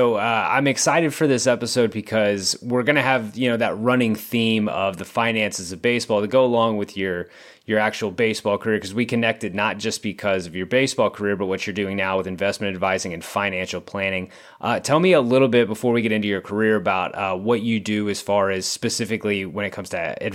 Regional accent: Texas, United States; And you know, I grew up in Texas, so it's pretty much every month except December.

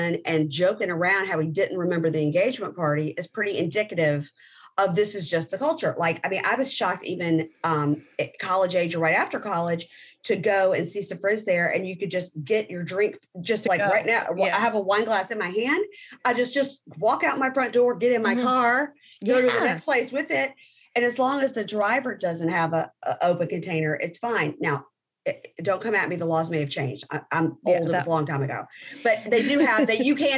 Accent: Mississippi, United States; I'm from the Sip.

